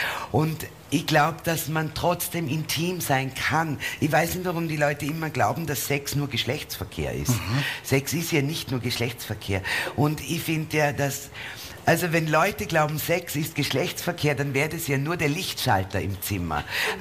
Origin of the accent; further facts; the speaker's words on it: Vorarlberg, Austria; Gott sei Dank bin ich Vorarlbergerin, stellt sich vor, ich sage euch das auf Wienerisch